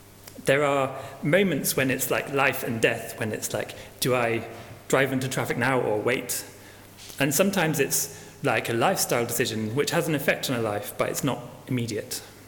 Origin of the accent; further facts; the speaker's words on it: Scotland, United Kingdom; I'm quite scared of snakes, and I grew up in Scotland.